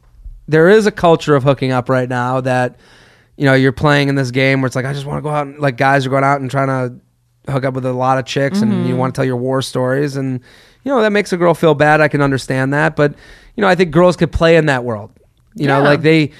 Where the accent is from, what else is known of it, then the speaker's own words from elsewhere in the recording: United States; I grew up in America where there was a head of household who brought home the, you know